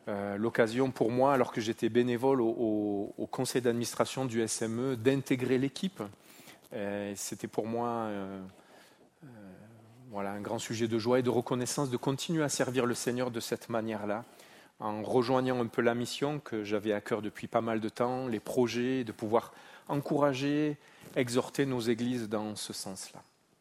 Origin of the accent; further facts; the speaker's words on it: Marseille, Provence-Alpes-Côte d'Azur, France; now in Switzerland; Mon accent trahit que je ne suis pas originaire de la vallée de Joux, où j'habite. Je suis né à Marseille, j'y ai grandi.